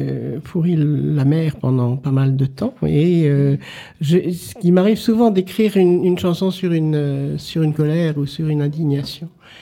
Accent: Lyon, Auvergne-Rhône-Alpes, France; born there; je suis né à Lyon et que Lyon est une ville qui a deux cours d'eau.

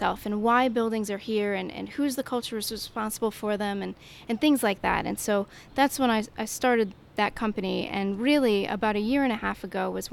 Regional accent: Connecticut, United States; moved away as an adult; now in New Orleans, United States; Well, I grew up in Connecticut, and it was very cold there. And at some point, I decided I had enough of winter, and I wanted to check out something different. And so I came to New Orleans.

